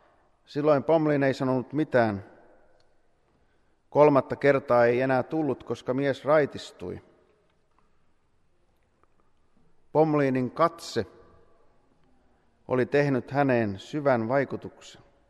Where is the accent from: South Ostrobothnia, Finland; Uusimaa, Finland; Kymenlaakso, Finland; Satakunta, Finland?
Satakunta, Finland; Pomarkku; Itse en ole paljon mistään kotoisin, mutta Pomarkusta olen lähtöisin.